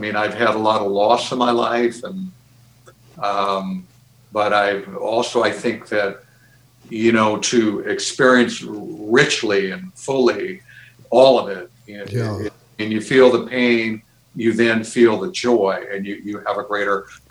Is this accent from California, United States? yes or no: yes; San Francisco, California, United States; I grew up in San Francisco.